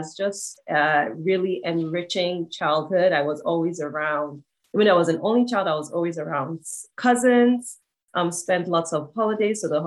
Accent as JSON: {"language": "English", "country": "Nigeria", "tie": "born or raised there", "said": "I grew up in Nigeria. I'm originally from Nigeria."}